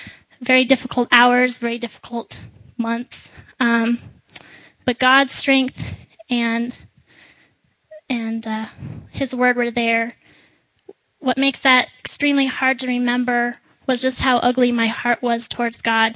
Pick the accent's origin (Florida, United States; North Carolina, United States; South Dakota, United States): South Dakota, United States; Lemmon; born there; I was born into a wonderful Christian family. I was born in the Lemon, South Dakota area, and I come from a long line of believers